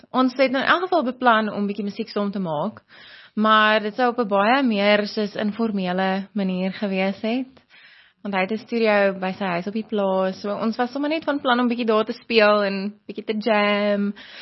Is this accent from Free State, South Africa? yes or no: yes; Free State, South Africa